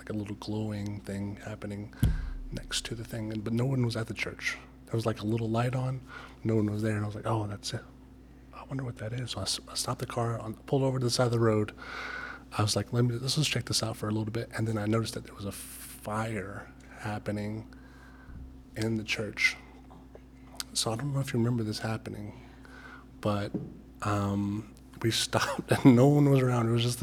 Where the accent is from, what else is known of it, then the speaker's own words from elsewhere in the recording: Los Angeles, California, United States; now in Tacoma, United States; I'm from South Central LA. My dad has lived in South Central LA for my entire life, 30 plus years.